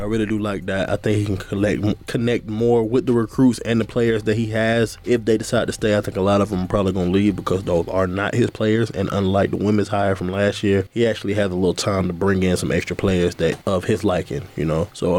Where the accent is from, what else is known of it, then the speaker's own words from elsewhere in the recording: Tuscaloosa, Alabama, United States; Yeah, man, I'm from Tuscaloosa. Also known, also went to Haven, Florida.